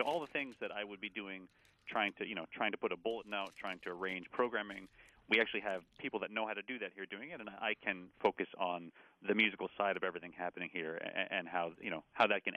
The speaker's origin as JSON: {"language": "English", "town": "Montreal", "region": "Quebec", "country": "Canada", "tie": "born or raised there", "said": "I grew up in Montreal and wanted to go into science in school"}